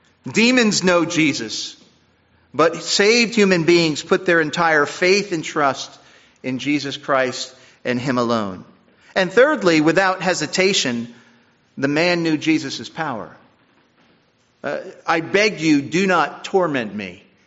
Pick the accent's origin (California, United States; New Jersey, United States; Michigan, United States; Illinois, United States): New Jersey, United States; Mine Hill; Where I grew up in Wharton, or in Mine Hill, New Jersey, we attended Mass in Wharton, New Jersey, and it was all in Latin.